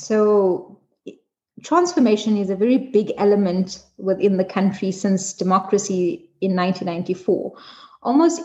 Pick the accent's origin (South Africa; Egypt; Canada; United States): South Africa; growing up in South Africa, living in a community that the apartheid government sort of put us according to our races